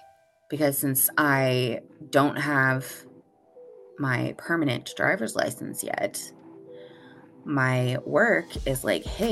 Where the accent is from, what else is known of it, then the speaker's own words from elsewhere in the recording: Indiana, United States; I was like, oh yeah, I'm from Indiana.